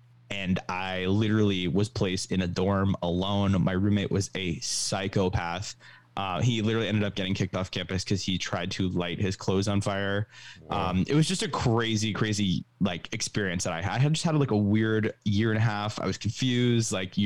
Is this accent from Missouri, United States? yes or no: no; Walpole, Massachusetts, United States; I would say I'm from Walpole, Massachusetts, which is like obviously a suburb near Gillette Stadium. But yeah, I'm about to actually move back into the city in September.